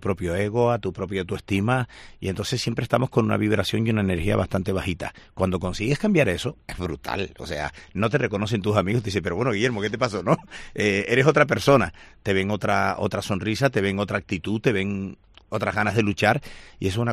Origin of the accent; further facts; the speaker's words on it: Canary Islands, Spain; A mí siempre me han dicho, y ojo, que no se me lo tomen a mal, que es más canario que las papas bonitas, a mí siempre me han dicho que yo no soy canario